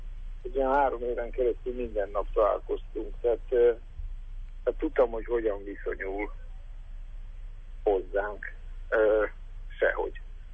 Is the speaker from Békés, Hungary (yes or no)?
yes; Békéscsaba, Békés, Hungary; ugye Békés Csabai, zsaminai ember vagyok, onnan származom